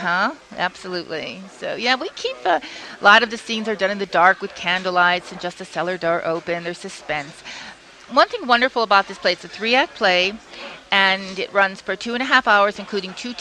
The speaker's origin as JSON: {"language": "English", "town": "Chicago", "region": "Illinois", "country": "United States", "lives_now": "Santa Fe, United States", "said": "I'm actually from Chicago, but I think Santa Fe is the perfect community to have updated this play."}